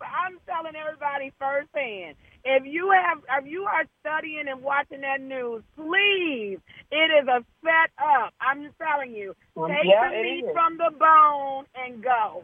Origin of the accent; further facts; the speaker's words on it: Detroit, Michigan, United States; also born or lived in Germany / Washington, D.C., United States; I'm from Detroit. I moved from Detroit. I lived in Germany, and I have lived in D.C.